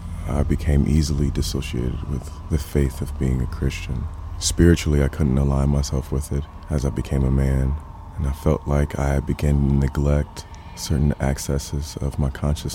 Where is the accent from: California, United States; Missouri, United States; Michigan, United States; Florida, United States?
Michigan, United States; Detroit; I grew up in Detroit, Michigan. I lived there for 18 years. Myself, my mother, my twin brother.